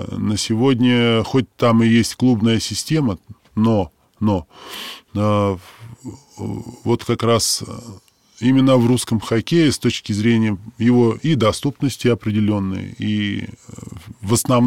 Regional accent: Saint Petersburg, Russia; которая зародилась в России, в моем родном городе Санкт-Петербурге.

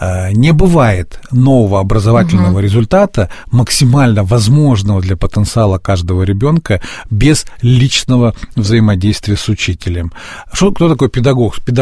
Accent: Altai Krai, Russia; я из Алтайского края, из Сибири, там часто бывают очень низкие температуры в некоторых населенных пунктах

